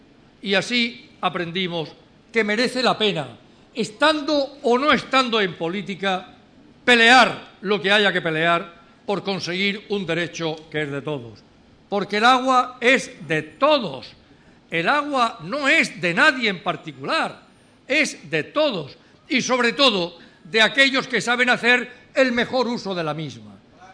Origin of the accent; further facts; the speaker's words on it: Spain; pero ser español es lo más que se puede ser. Y, por lo tanto, como españoles defendemos el derecho que a todos los españoles nos asiste